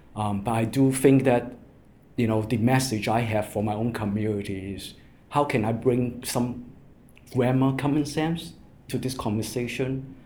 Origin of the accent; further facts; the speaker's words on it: Hong Kong; And I grew up in Hong Kong, and my family's when I was young, they were struggling.